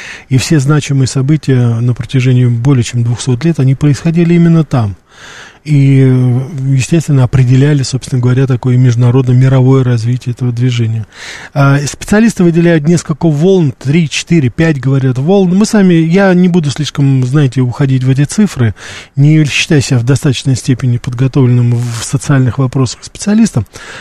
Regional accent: Russia; когда узнали, что я из России

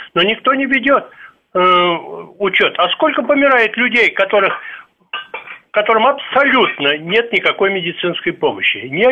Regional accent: Moscow, Russia; born there; Я не могу в свою Москву родную попасть, где родился. В 37-м году.

